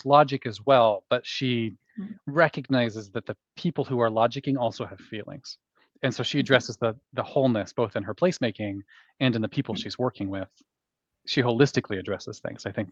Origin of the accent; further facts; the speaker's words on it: California, United States; like I was raised in the Central Valley of California, which is incredibly conservative.